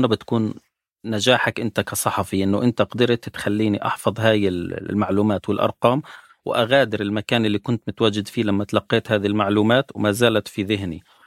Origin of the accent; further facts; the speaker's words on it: Palestine; طب 400 جنيه عندنا بفلسطين يعني 12 دولار 13 دولار